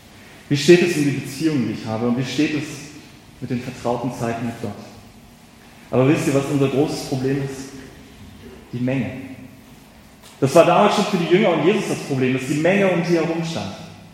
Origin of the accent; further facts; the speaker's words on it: Northern Germany, Germany; Ich sowieso nicht als Norddeutscher.